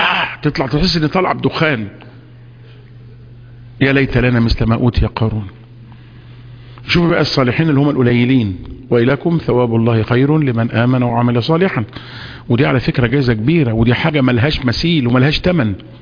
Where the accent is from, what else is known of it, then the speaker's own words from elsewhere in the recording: Egypt; لغايه دلوقتي بنقول احنا مصريين